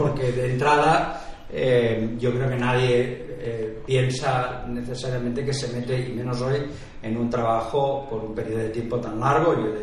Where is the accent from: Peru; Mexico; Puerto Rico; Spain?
Spain; Barcelona, Catalonia; also born or lived in London / Madrid; Yo soy de Barcelona, me fui a Londres, aterricé en Madrid, di más vueltas que una peonza, podía haber acabado en Buenos Aires y acabé en Barcelona, otra vez de vuelta